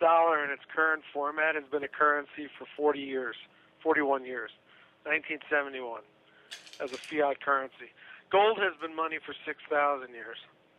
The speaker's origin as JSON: {"language": "English", "region": "Pennsylvania", "country": "United States", "tie": "born or raised there", "said": "Or, here, my home state, Pennsylvania, a few days ago, downgraded."}